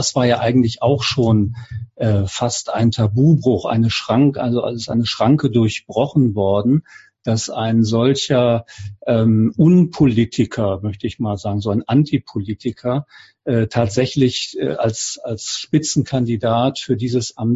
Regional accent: Austria; in meiner Heimat in Österreich

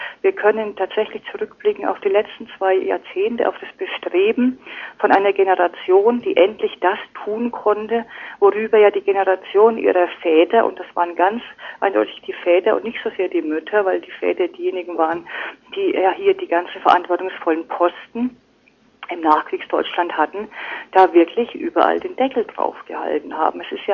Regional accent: Germany; ich habe mich im Ausland nach wie vor häufig geschämt, wenn ich sagen musste, ich bin aus Deutschland.

